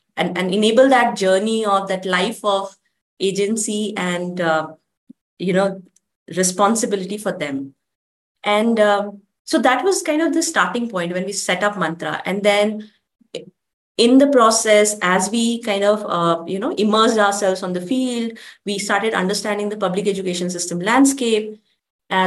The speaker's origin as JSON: {"language": "English", "region": "Bihar", "country": "India", "tie": "born or raised there", "said": "I was growing up in Bihar in the 90s when, you know, the socio-political environment was not so conducive"}